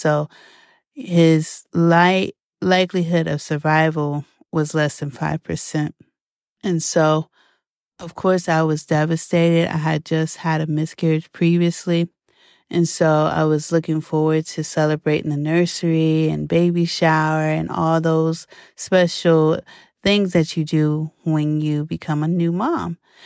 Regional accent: Columbus, Ohio, United States; because I am from Columbus, Ohio.

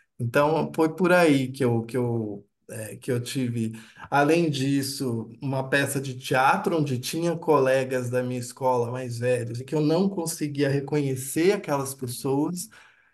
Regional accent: Itu, São Paulo, Brazil; eu sou do interior de São Paulo, sou de uma cidade que se chama Itu

